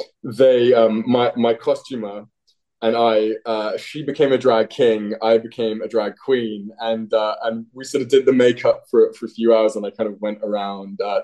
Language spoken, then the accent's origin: English; United Kingdom; now in United States; Mine would be … which I think is, as a Brit in the US, it's pretty apt.